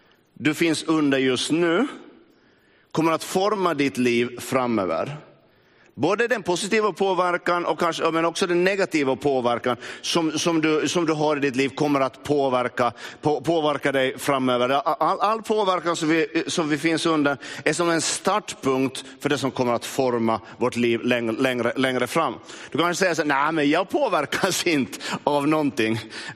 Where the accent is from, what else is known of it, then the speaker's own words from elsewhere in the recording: Närpes, Ostrobothnia, Finland; jag är uppvuxen i Närpes. Så svenskan håller i sig.